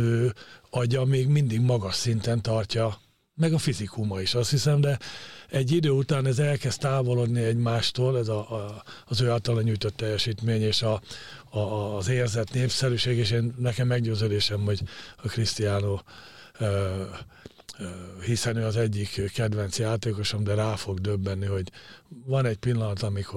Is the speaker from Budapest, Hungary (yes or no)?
no; Szabolcs-Szatmár-Bereg, Hungary; born there; lévén szabolcsi születésű vagyok